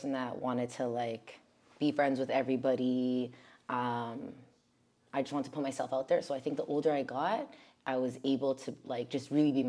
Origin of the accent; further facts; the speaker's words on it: Toronto, Ontario, Canada; All right, so I am from South Etobicoke. I was born and raised there.